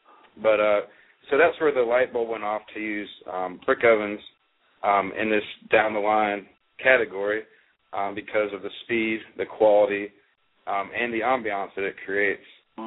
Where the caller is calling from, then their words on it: Athens, Georgia, United States; I'm in our office here in Athens, Georgia, which is home of the University of Georgia, just east of Atlanta.